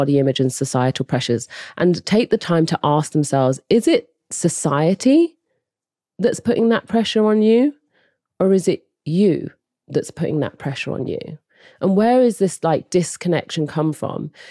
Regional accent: England, United Kingdom

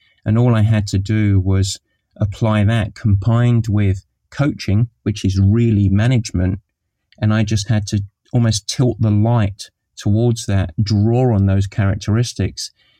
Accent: England, United Kingdom; And myself being English, where I grew up in a culture of go and get a real job and we don't belong

